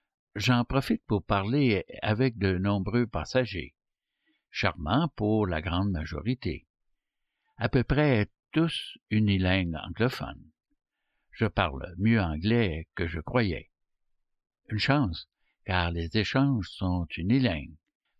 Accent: Quebec City, Quebec, Canada; born there; Halifax, Québec, ma ville natale, se métamorphose

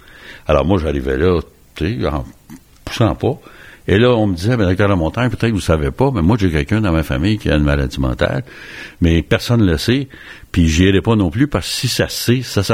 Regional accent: Canada

